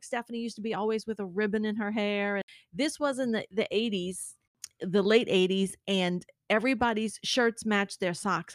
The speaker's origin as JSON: {"language": "English", "town": "Long Island", "region": "New York", "country": "United States", "said": "Yeah, we're from Long Island."}